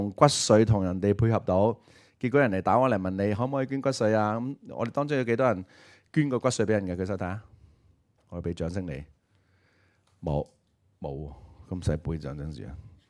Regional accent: China; 很多时候我们中国人都挺容易的，我不想说中国人

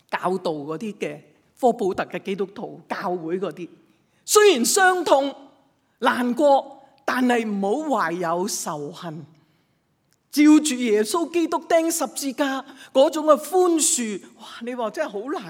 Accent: Hong Kong; 这件事我们香港人只是当新闻

